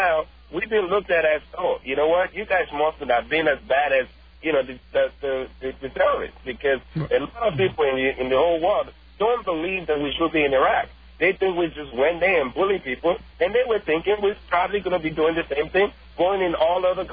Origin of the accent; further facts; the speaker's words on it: Nigeria; I'm actually from Nigeria.